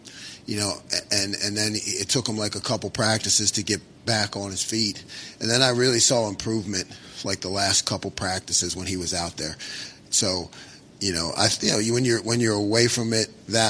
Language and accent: English; Philadelphia, Pennsylvania, United States; You know, I'm from Philly, so I kind of like that guy.